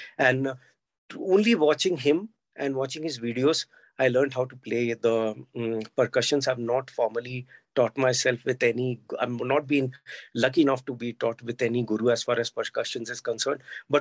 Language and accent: English; Mumbai, Maharashtra, India; As a little boy born and brought up in Mumbai, we had a very, very modest childhood.